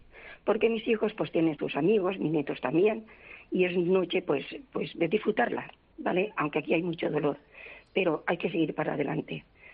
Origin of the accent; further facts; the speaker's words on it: Massanassa, Valencian Community, Spain; En Massanassa, en mi pueblo.